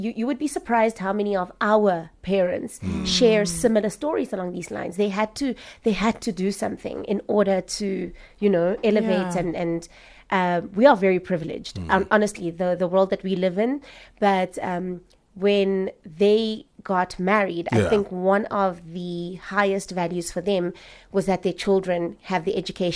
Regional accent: Namibia; first language Oshiwambo; English is a second language; I did not speak English, and it was British. I only spoke Oshiwambo and Afrikaans, and no one spoke Afrikaans really because of the British nature of the school.

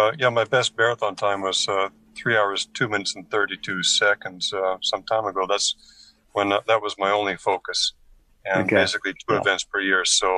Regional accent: Canada; now in Kuwait; I'm a Canadian originally. I've lived in the Middle East for 13 years, Russia for a year. I have a house in Houston, I have a house in Brazil where my wife is from

